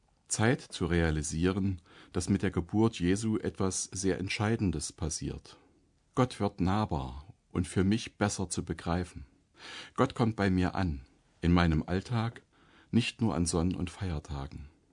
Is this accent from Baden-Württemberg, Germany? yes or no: no; Thuringia, Germany; in meiner Familie gibt es eine Tradition aus meiner alten Heimat Thüringen